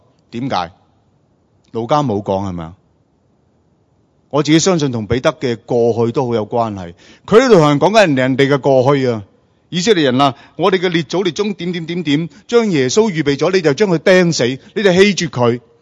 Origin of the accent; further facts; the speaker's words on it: Macau; also born or lived in Hong Kong; now in Australia; 我其实呢是在澳门成长，澳门出生，基本上原则即是个正式的讲呢，我是澳门人，是吗？后来先移居香港，再移居澳洲。